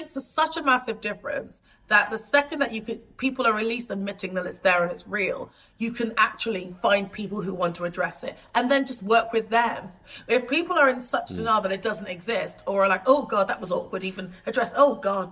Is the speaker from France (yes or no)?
no; England, United Kingdom